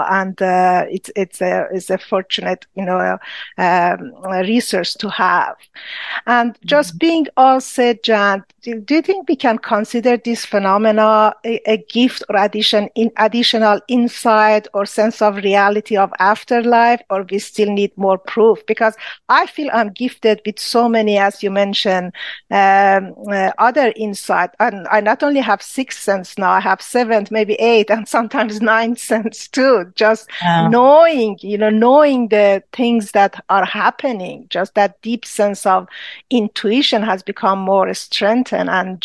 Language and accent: English; Washington, District of Columbia, United States; the upcoming, you know, IANS conference in Washington, D.C., which is my hometown